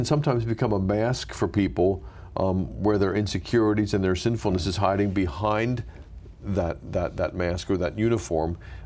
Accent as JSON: {"language": "English", "town": "Pottstown", "region": "Pennsylvania", "country": "United States", "tie": "born or raised there", "said": "Oh, yeah. I was brought up in Pennsylvania."}